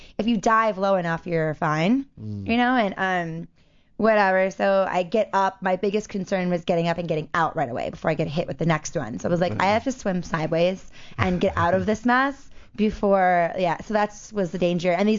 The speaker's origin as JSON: {"language": "English", "region": "Maryland", "country": "United States", "tie": "born or raised there", "said": "I grew up on the East Coast in Maryland. And where our family is based out of."}